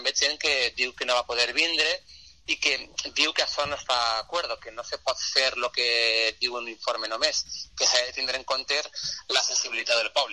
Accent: Valencian Community, Spain; que és la nostra insignia com a valencians i com a valencianes

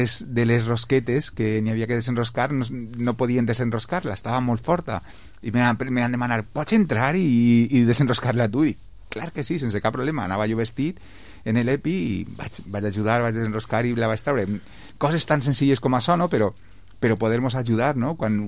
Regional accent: Vila-real, Valencian Community, Spain; al ser també d'ací, soc de Villarreal, estic en la vall, he estat en Betxí

